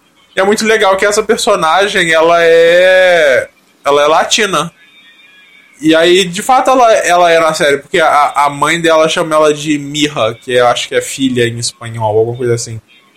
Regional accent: Brazil; Então, a gente é um país latino...

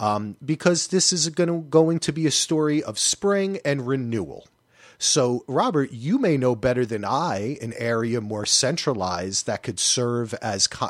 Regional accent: Ireland; I love the cold. You know what I'm saying? I'm Irish. I like it to be cold

